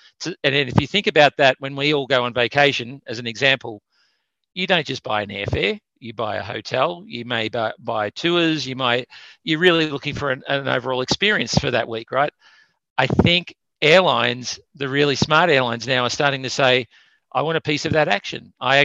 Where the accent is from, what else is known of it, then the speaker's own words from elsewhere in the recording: Australia; Like, I come from Australia, and I don't think it's just a typical Australian thing